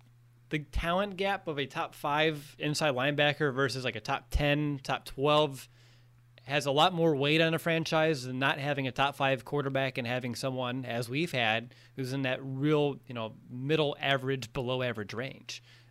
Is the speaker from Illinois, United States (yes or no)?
yes; Illinois, United States; I'm from Illinois. I play college here. My wife's family's from Illinois.